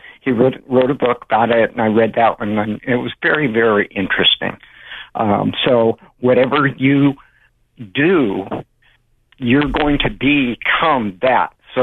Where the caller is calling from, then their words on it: Santa Cruz, California, United States; from Santa Cruz.